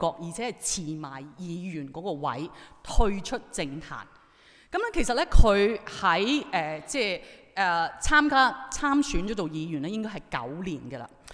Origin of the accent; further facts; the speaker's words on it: Guangdong, China; 是不是我們廣東人會說